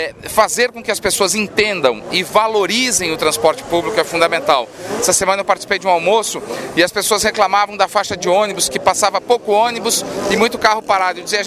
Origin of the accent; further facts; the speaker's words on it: Curitiba, Paraná, Brazil; quando era criança, eu morava em Curitiba, eu ia para a escola de ônibus com o ônibus da escola.